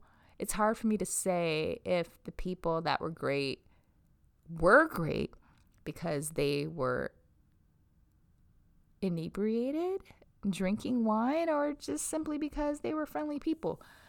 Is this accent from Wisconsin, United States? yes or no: yes; Wisconsin, United States; I'm originally from Wisconsin. So they came from Wisconsin to visit me and my sister and my niece here